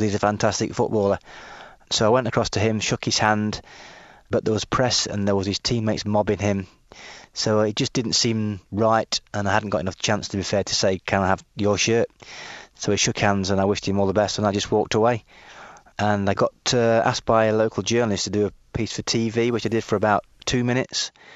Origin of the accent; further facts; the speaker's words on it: England, United Kingdom; As an Englishman, we saw it as cheating, wrong, and totally, you know, out of order.